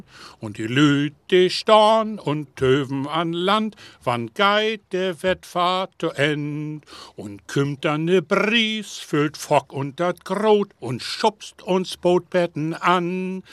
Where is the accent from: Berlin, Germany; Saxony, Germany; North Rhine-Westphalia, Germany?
Saxony, Germany; Bad Düben; Bad Düben.